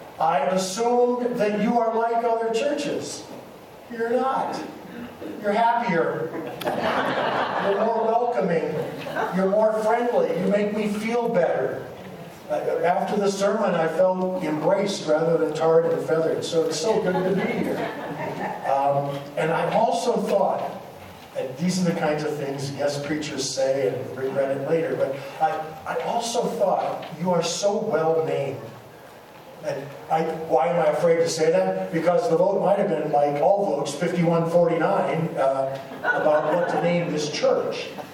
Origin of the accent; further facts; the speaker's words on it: Nebraska, United States; Except I'm from Nebraska, so... it used to be competitive.